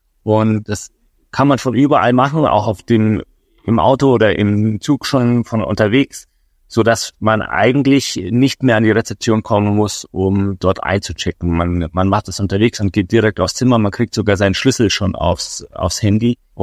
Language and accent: German; Munich, Bavaria, Germany; Ich bin gebürtiger Münchner, ja. Zwar habe ich italienische Wurzeln, aber ich bin hier mein ganzes Leben schon ansässig